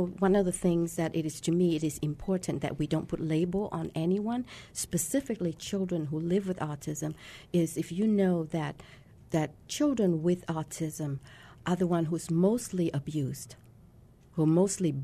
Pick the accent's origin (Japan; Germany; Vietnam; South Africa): Vietnam; English is a second language; moved away as an adult; now in United States; You know, I came from Vietnam. So a lot, I have to learn English as an adult.